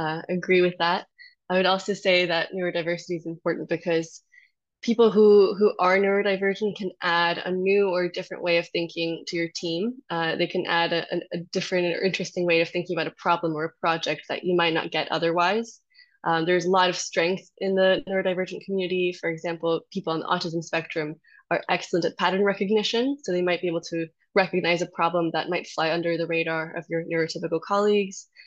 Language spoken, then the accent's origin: English; Bolivia; also born or lived in Boston, United States; I'm originally from Bolivia, but I grew up moving around to a new country every 2 years.